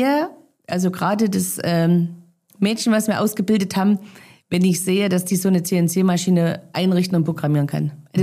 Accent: Saxony, Germany; Also die Region ist meine Heimat. Hier bin ich aufgewachsen. Hier sind einfach Menschen, ja, die mir am Herzen liegen. Und natürlich ist auch die Tradition, also ich liebe das Erzgebirge in der Weihnachtszeit.

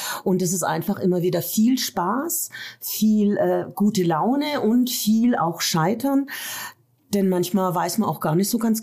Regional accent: Schwenningen, Baden-Württemberg, Germany; born there; moved away as an adult; now in Fulda, Germany; Richtig, ich komme nicht aus Fulda. Ich bin in Baden-Württemberg in Schwenningen am Neckar geboren und bin dann 89 nach Fulda Öst gekommen.

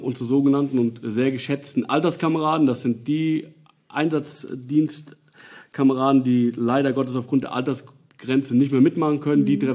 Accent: Nassau, Rhineland-Palatinate, Germany; Wie gesagt, ich bin der Wehrführer der Feuerwehr Nassau, bin 40 Jahre alt und bin sogar gebürtiger Nassauer. Ich bin damals im alten Krankenhaus in der Emser Straße noch geboren, einer der letzten.

